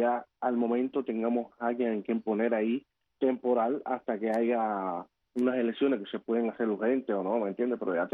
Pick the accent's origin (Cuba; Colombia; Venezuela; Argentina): Cuba; Havana; now in Michigan, United States; De La Habana.